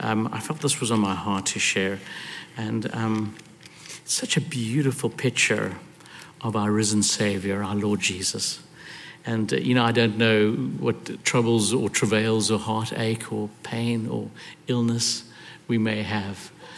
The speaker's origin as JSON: {"language": "English", "country": "Zimbabwe", "tie": "born or raised there", "also_born_or_lived": "Kitwe, Zambia", "lives_now": "Cape Town, South Africa", "said": "born in Zambia, of all places, when it was Northern Rhodesia, a place called Kitwe. And I grew up in Zimbabwe, which was then known as Rhodesia."}